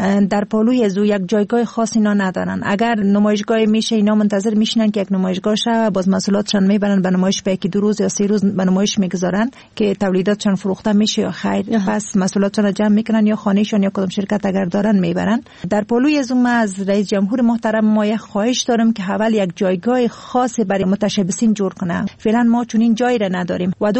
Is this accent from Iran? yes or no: no; Kabul, Afghanistan; خودم از کابل هستم، تا فعلا طرف ولایت های خود هیچ نرفتیم.